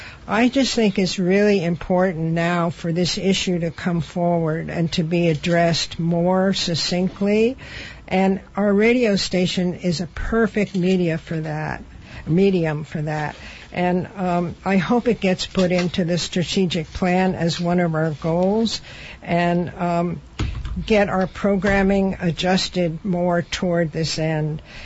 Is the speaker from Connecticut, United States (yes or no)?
yes; Connecticut, United States; I'm from Connecticut. I had many friends who went to Choate. And yes, Connecticut is a very, very anal retentive state.